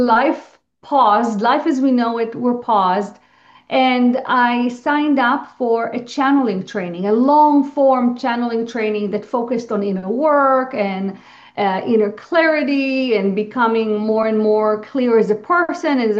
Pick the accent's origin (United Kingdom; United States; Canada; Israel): Israel; born there; English is a second language; I had no good concept of who Yeshua was because I was born in Israel. I just didn't grow up with that context, with that knowledge.